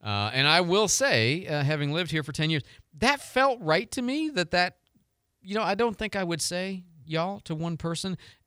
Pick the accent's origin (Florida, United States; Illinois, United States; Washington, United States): Illinois, United States; Chicago; also born or lived in Detroit / St. Louis; You know, I'm from Chicago and Detroit and St. Louis, okay? I've lived here for 10 years, but I'm not from here